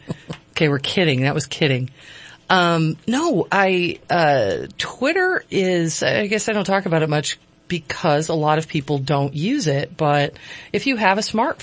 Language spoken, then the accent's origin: English; Connecticut, United States; I mean, I grew up in Connecticut. I've seen a lot of snowmen.